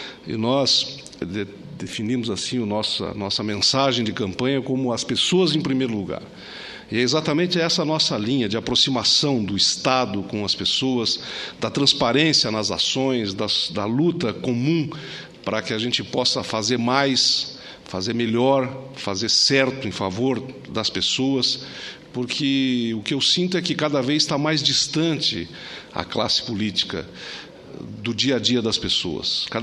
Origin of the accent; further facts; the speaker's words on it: Santa Catarina, Brazil; Isso me deixa, como catarinense, muito feliz.